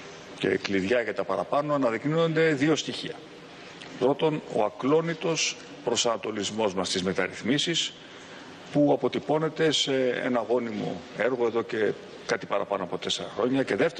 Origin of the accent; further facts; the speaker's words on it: Greece; τα νέα που σας φέρνω από την Ελλάδα είναι πολύ πιο αισιόδοξα από τότε. Με την πατρίδα μου